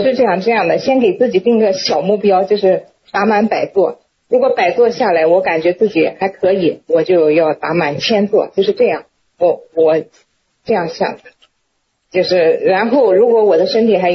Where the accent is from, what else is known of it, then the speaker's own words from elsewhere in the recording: Wuxi, Jiangsu, China; 我是从江苏无锡过来的。我是今年已经虚岁57岁了。